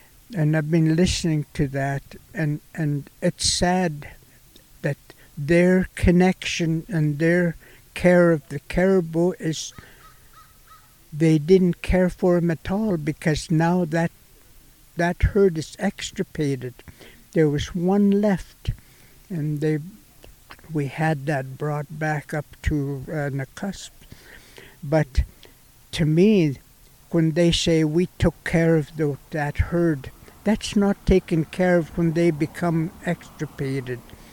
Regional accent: Penticton, British Columbia, Canada; I'm from Penticton. I was raised to do ceremony.

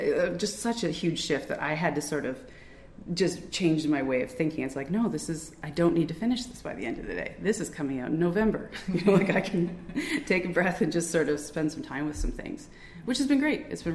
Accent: Point de Bute, New Brunswick, Canada; Like, I grew up in Pointe Butte looking at that field.

